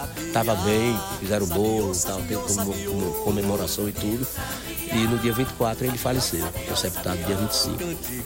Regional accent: Valente, Bahia, Brazil; lá na minha cidade, Valente, na minha casa

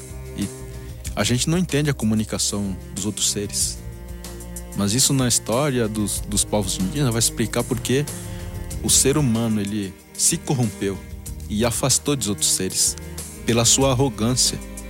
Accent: Mato Grosso, Brazil; eu vim do território Balatiponé e preciso respeitar o lugar onde eu vivi, onde eu cresci.

